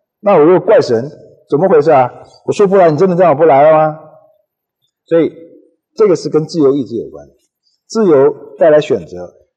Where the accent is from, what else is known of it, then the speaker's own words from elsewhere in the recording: China; 所以我们中国人都是这样，到人家家里做客，要说 no， 要说三次才算数的。